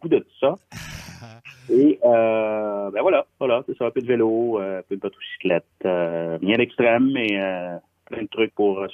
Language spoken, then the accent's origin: French; Roberval, Quebec, Canada; Mon village, ma ville natale, Roberval au Lac-Saint-Jean.